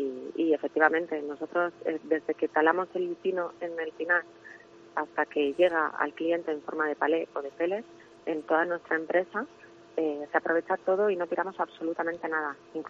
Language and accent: Spanish; Segovia, Castile and León, Spain; yo tengo un vínculo muy especial con Segovia, quiero mucho a mi tierra y la verdad es que alardeo de ella allá donde voy